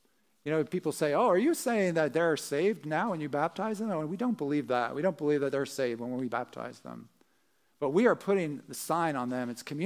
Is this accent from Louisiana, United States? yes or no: no; New Jersey, United States; as I said, growing up in Jersey, we'd go down to the shore, you know, go on these roller coasters.